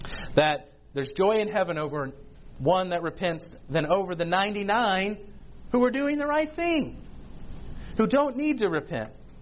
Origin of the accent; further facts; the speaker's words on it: Atlanta, Georgia, United States; I grew up in Atlanta, Georgia, which was hometown of Martin Luther King Jr.